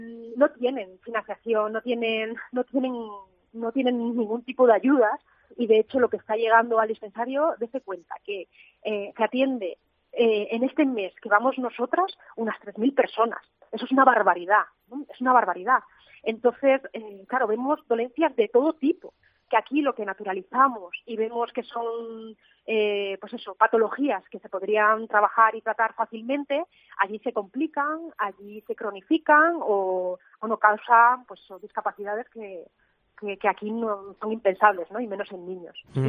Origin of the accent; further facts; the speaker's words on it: Ortigosa del Monte, Castile and León, Spain; como la gente de mi pueblo de Ortigosa del Monte, que ha dado material